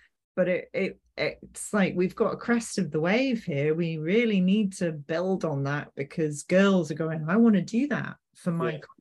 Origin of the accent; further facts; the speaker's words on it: England, United Kingdom; Well, after obviously being English and being female